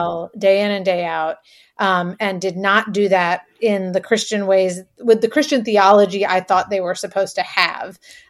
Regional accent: New England, United States; You know, I'm from New England.

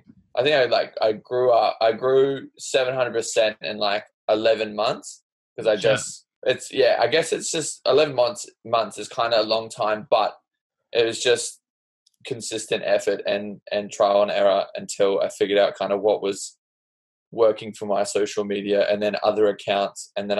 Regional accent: Australia; I'm Australian.

